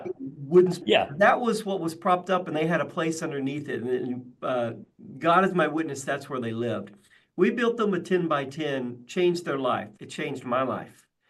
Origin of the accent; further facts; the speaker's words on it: Kentucky, United States; Way more impoverished than the trailer I grew up in Western Kentucky.